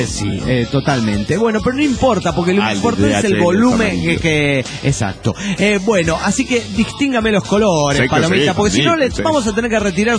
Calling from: Coatzacoalcos, Veracruz, Mexico; de Coatzacoalcos.

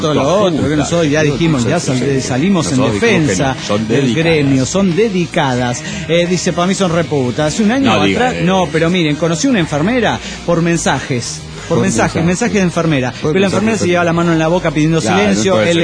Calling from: San Lorenzo, Santa Fe, Argentina; Santa Fe, Argentina.

